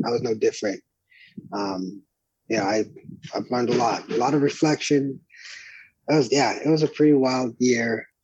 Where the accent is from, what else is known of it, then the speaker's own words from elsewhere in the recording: Brawley, California, United States; I'm from Brawley, but you're from Los Angeles, but we're still the Valley.